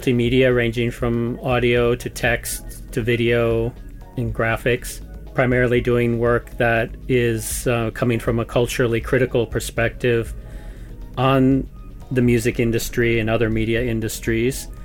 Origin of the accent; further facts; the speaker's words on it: Missouri, United States; also born or lived in Minnesota; I grew up in the American Midwest, born in Minnesota, which is a state just south of the Canadian border, and then moved to Missouri, which is right in the kind of dartboard center of the United States.